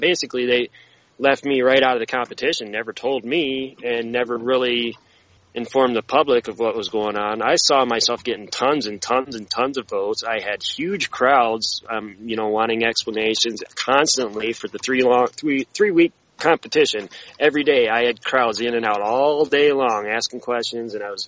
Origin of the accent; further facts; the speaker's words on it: Grand Rapids, Michigan, United States; So it's an art competition in my hometown, Grand Rapids, Michigan.